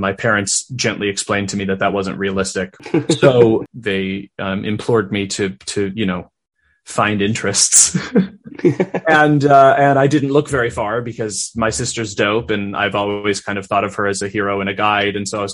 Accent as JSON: {"language": "English", "region": "Minnesota", "country": "United States", "tie": "born or raised there", "said": "But I was raised in Minnesota, and culturally, maybe it was at my school or in my peer group or something."}